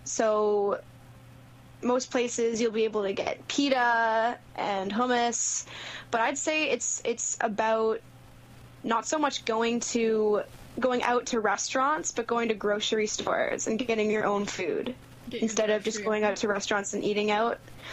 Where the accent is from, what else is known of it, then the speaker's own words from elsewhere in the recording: Kitchener, Ontario, Canada; I used to do a lot of social justice and human rights in Kitchener, my hometown.